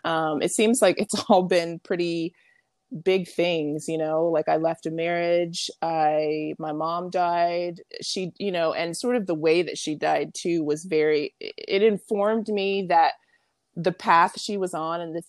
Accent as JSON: {"language": "English", "region": "the South", "country": "United States", "tie": "born or raised there", "said": "I mean, I grew up in the Bible Belt in the South. I'm actually back here after traveling for many years."}